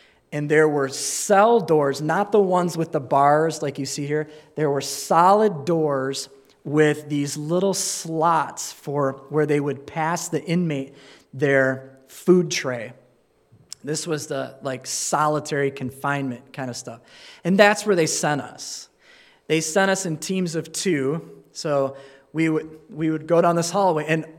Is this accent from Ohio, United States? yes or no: no; Carp Lake, Michigan, United States; And I'm from Carp Lake, you know? I'm from, like, the country.